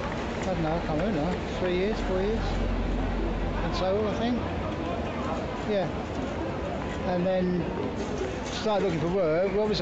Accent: Cork, Munster, Ireland; born there; My father's from Cork. I was born in Cork

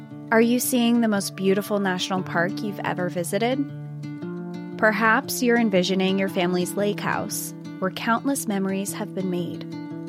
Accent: New Hampshire, United States; You know, we're both from New Hampshire, like our home recreation area, our home, like it's so beautiful up there.

